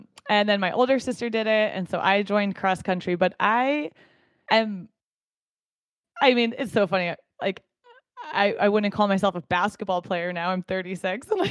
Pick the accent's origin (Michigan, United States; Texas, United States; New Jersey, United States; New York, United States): New York, United States; wow, I'm really happy I grew up in New York, which has such a competitive scene